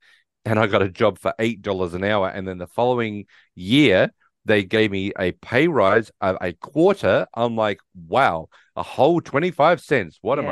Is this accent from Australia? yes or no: yes; Australia; also born or lived in United States; I'm here now in Australia, back in my home country, doing one job.